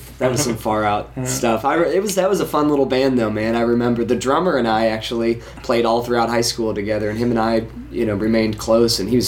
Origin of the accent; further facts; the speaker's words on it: Illinois, United States; I'm actually from Central Illinois.